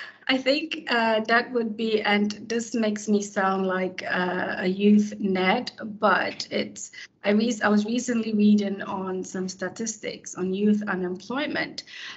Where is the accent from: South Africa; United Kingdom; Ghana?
Ghana; speak just English, a bit of French, but, and then two Ghanaian languages, Chi and Dabani, because I'm Ghanaian.